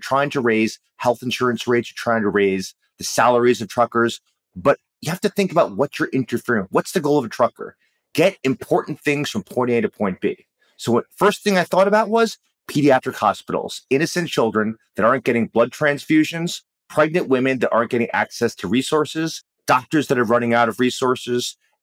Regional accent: New York City, New York, United States; So I think of growing up in New York City on the subway in the 70s, when it was really dangerous to be in New York City

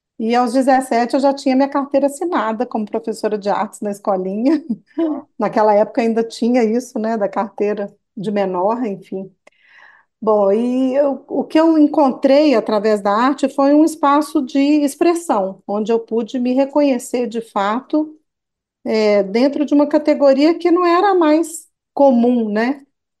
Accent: Minas Gerais, Brazil; accent: mineiro; now in São Paulo, Brazil; Não tem como, né, perder esse sotaque, por mais que eu moro em São Paulo há 9 anos, eu tenho esse jeito mineiro de ser.

